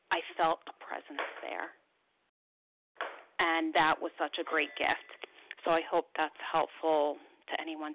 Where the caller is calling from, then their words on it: New Jersey, United States; I'm calling from New Jersey.